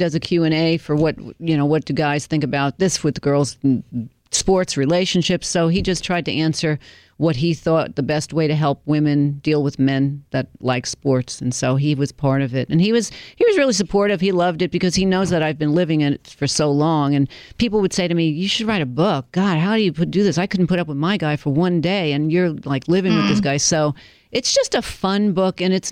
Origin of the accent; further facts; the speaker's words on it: New York, United States; because I grew up in New York and I have all my friends and my family there